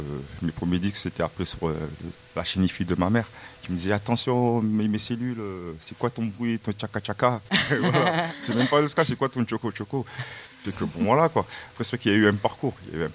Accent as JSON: {"language": "French", "country": "Senegal", "said": "Je viens du Sénégal."}